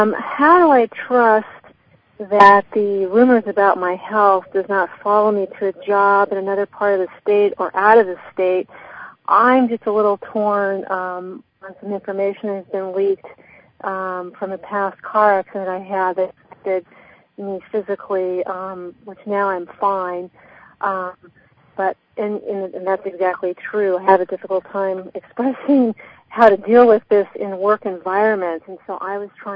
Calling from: Fullerton, California, United States

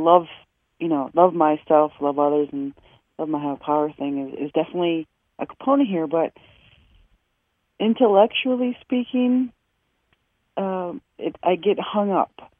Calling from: Oneida, New York, United States; We're calling from Oneida, New York.

